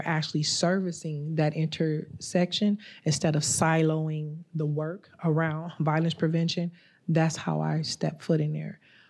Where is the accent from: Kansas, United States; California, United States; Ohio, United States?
California, United States; Los Angeles; I'm from Los Angeles. And in 1994 and 1995, we did not know a lot about the cycles of violence.